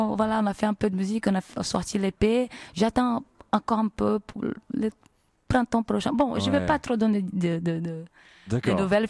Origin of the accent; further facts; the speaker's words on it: Brazil; French is a second language; moved away; moi aussi je suis partie du Brésil pour développer mon projet, pour faire le projet de mon album. Mais c'est le parcours d'un immigré